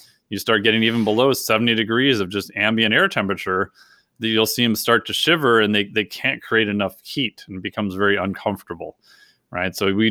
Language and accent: English; Minnesota, United States; So I grew up in Minnesota, right?